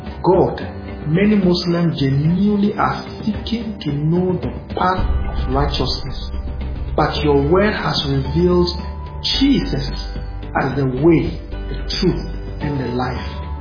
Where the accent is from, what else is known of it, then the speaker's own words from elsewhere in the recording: Ghana; I was born and raised in Ghana. I used to be a devout Muslim and an Islamic youth activist. But now, I am a committed and an ardent follower of Jesus.